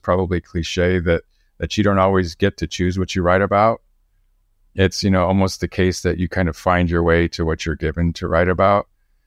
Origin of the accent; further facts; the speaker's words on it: New Mexico, United States; Growing up in New Mexico is a very multicultural state. But I grew up in a part of the North Valley that was gentrifying. It's an old traditional Hispanic part of the Rio Grande Valley, and it was gentrifying.